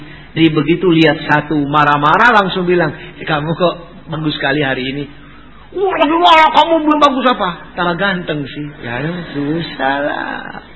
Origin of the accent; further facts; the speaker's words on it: Manado, North Sulawesi, Indonesia; ya saya orang Manado kan. Kalau bilang ciong gak takut sih.